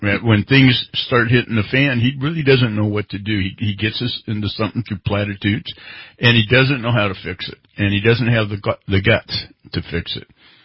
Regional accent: California, United States; That's right. We're from the North State.

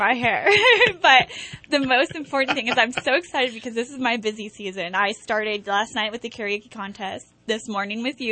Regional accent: Cottonwood, California, United States; I am from Cottonwood, California.

